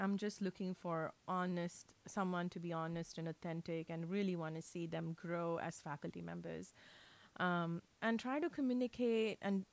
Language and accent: English; Karnataka, India; first language Kannada; English is a second language; Kannada is a language that I speak at home. So that's my native language.